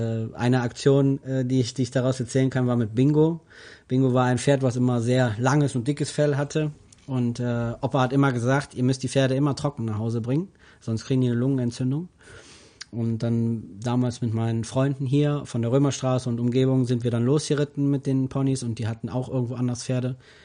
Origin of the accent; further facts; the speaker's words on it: Neuss, North Rhine-Westphalia, Germany; ich bin in Neuss, im Lukas-Krankenhaus geboren.